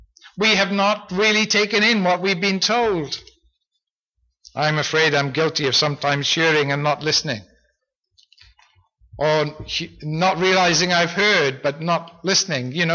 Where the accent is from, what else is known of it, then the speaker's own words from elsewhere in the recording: Wales, United Kingdom; now in Canada; my experience in Canada is much less than my experience in Wales. As a child growing up in Wales